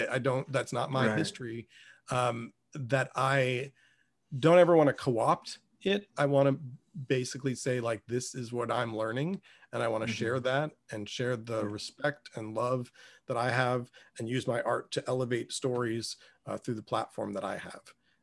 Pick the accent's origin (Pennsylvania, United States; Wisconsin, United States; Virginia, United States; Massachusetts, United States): Virginia, United States; Richmond; And I grew up in Virginia. You know, so I grew up in the South. I grew up in Richmond, which is where I live now, which was the capital of the Confederacy.